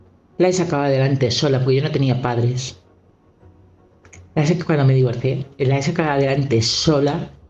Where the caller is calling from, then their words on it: Madrid, Community of Madrid, Spain; de Madrid.